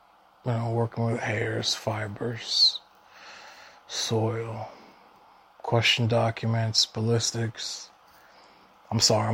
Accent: Orlando, Florida, United States; I either wanted to earn a degree in forensics from the University of Central Florida in my hometown of Orlando, or attend Eastern Kentucky University

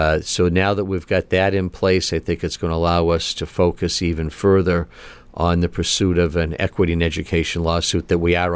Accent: Marshfield, United States; growing up in Marshfield, what the high school they tore down was actually built in two phases.

